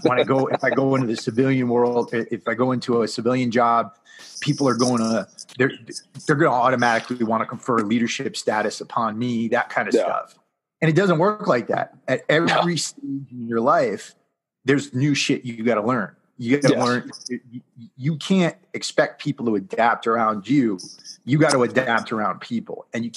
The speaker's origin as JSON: {"language": "English", "region": "Connecticut", "country": "United States", "said": "I came from New England, right? And in New England, joining the military is an act of revolt"}